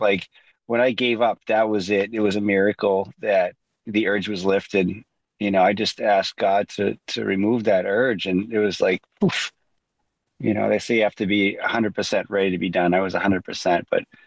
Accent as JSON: {"language": "English", "town": "Waltham", "region": "Massachusetts", "country": "United States", "tie": "born or raised there", "lives_now": "Chandler, United States", "said": "I was born in 1970 in Waltham, Massachusetts. I'm 54 years old. I currently reside in Chandler, Arizona. I live most of my life in Massachusetts."}